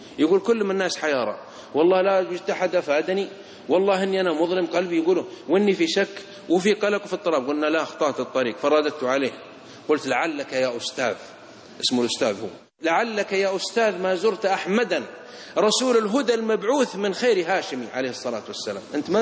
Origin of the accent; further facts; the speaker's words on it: Saudi Arabia; بعض الإخوة عندنا في السعودية يقول الهدهد عليه السلام